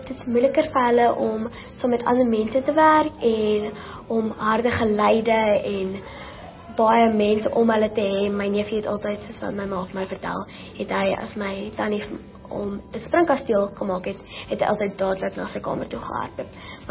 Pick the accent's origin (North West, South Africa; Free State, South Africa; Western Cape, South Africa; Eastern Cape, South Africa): Free State, South Africa; Bloemfontein; Ek is 11 jaar oud en ek is net hier van Bloemfontein af en ek gaan skool by Oranje Meisieskool.